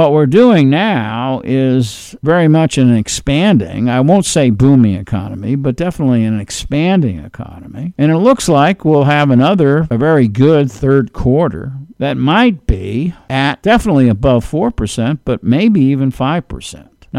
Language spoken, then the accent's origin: English; New York, United States; and I'm from New York, and I used to read it.